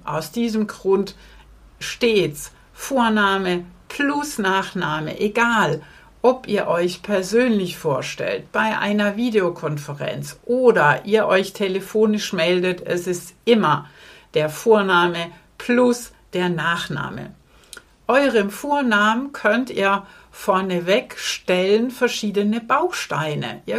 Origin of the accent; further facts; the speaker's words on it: Southern Germany, Germany; wie ich jetzt als Süddeutsche, als erstes denkt